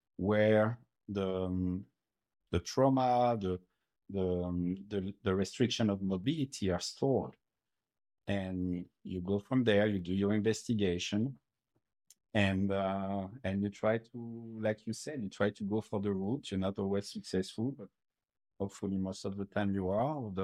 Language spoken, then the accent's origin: English; France; English is a second language; from growing up in France